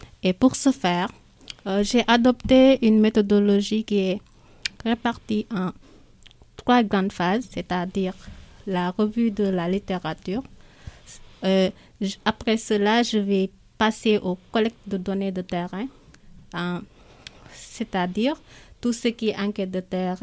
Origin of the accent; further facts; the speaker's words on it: Senegal; Je rappelle juste que je suis sénégalaise